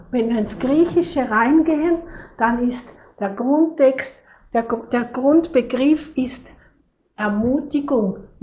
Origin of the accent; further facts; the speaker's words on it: Switzerland; bei uns in der Schweiz sagen wir, sind die Heim.